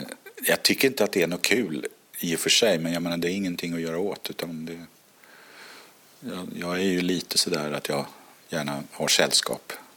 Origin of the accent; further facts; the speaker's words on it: Nynäshamn, Stockholm County, Sweden; also born or lived in Ljusdal / Gävle / Uppsala; Jag är född i Ljusdal i Hälsingland. Och sen har mina föräldrar flyttat med ett års mellanrum eller någonting sånt där, via Gävle, Uppsala och till Nynäshamn. Och där har jag växt upp. Och sen flyttade jag som vuxen till Stockholm. Och bodde i Hökarängen.